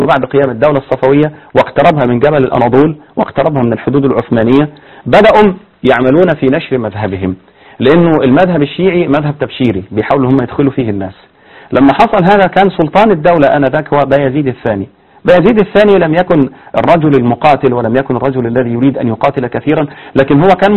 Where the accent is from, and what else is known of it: Egypt